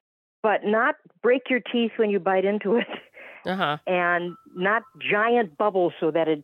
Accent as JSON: {"language": "English", "town": "Palm Coast", "region": "Florida", "country": "United States", "said": "I'm from Palm Coast, Florida."}